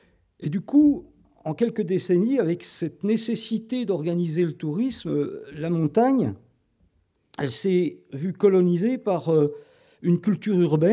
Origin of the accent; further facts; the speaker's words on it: Dijon, Bourgogne-Franche-Comté, France; born there; je ne suis pas né montagnard. Je le suis devenu. Je suis né à Dijon